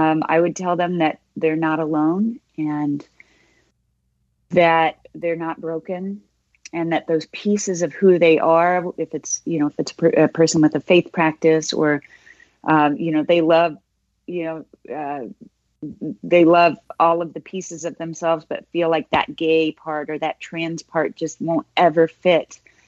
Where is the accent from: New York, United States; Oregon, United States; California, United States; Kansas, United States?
Kansas, United States; Growing up in Kansas, I thought I was the only gay person on the planet.